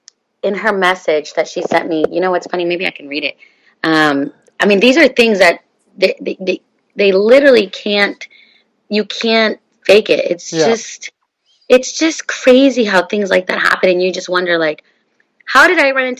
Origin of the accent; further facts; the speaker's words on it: Sacramento, California, United States; I'm from Sacramento. I grew up there.